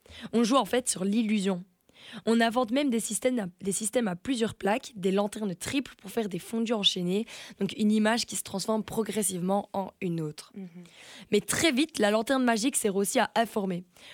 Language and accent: French; Liège, Wallonia, Belgium; un liégeois, donc là d'où je viens